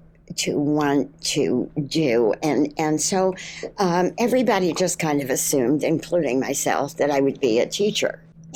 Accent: Steelton, Pennsylvania, United States; Right outside Harrisburg, sort of south central, a little town called Steelton, which was a steel mill town.

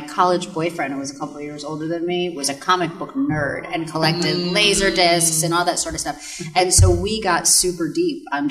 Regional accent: Connecticut, United States; And I'm from Connecticut, from just across the Long Island Sound. So, like, I, you know, grew up around there.

